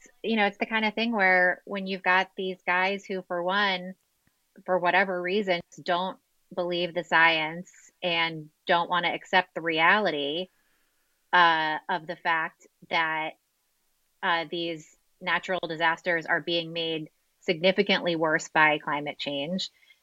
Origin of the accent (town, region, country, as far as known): Florida, United States; born or raised there